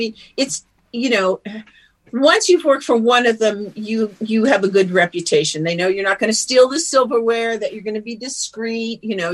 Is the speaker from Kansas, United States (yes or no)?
no; Galesburg, Illinois, United States; I grew up in Galesburg, Illinois, which is Western Illinois, and come from farming families, of course, on both of my parents.